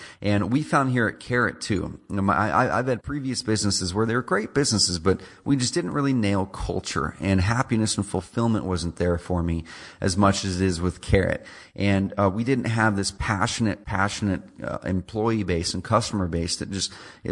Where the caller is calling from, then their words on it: Roseburg, Oregon, United States; I'm calling in from Roseburg, Oregon.